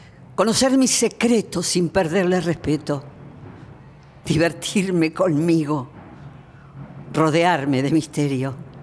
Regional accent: Argentina

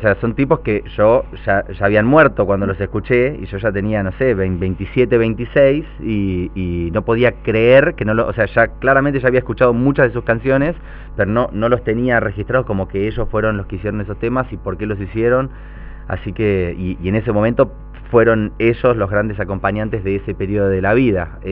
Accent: Mar del Plata, Buenos Aires Province, Argentina; now in Buenos Aires, Argentina; yo que soy de Mar del Plata, cuando me mudé a Buenos Aires a estudiar

